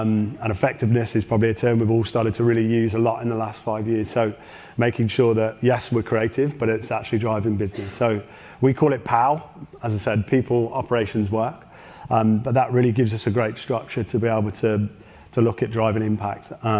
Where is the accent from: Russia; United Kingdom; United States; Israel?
United Kingdom; England; now in Australia; here in Australia the last 5 or 6 years to have some really homegrown Australian talent. Obviously, I'm English.